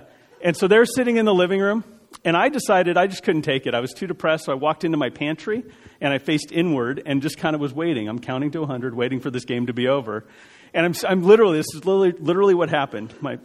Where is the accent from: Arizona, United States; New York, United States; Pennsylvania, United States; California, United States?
Arizona, United States; Phoenix; now in Minnesota, United States; And I grew up in Phoenix, Arizona, so I know all about disappointment in sports.